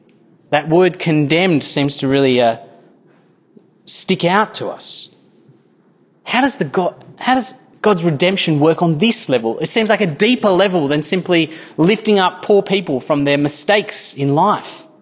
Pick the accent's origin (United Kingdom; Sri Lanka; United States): Sri Lanka; I come from Sri Lanka, I've been in civil war.